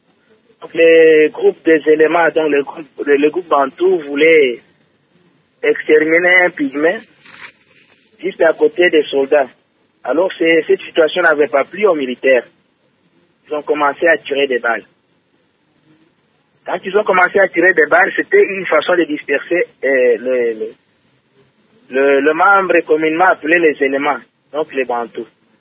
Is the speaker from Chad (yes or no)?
no; Niemba, Tanganyika, DR Congo; Moi, j'ai dit que je viens de Niemba